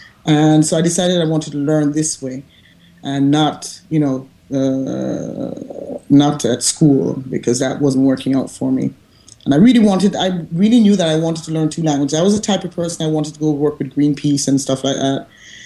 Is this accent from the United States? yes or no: no; Kingston, Jamaica; now in Paris, France; And so I'm from Kingston, Jamaica originally. I grew up there and I live in Paris, France.